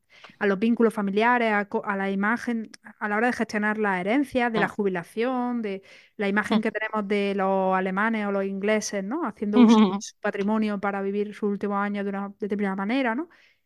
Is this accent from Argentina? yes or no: no; Andalusia, Spain; somos las dos andaluzas, que tenemos más o menos la misma edad, por lo tanto, pertenecemos a la misma generación